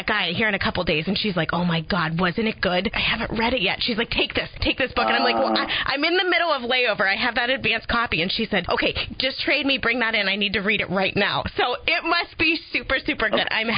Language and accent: English; Ohio, United States; now in Green Bay, United States; I grew up in Ohio, live in Green Bay now, so I take a lot of trips back to see family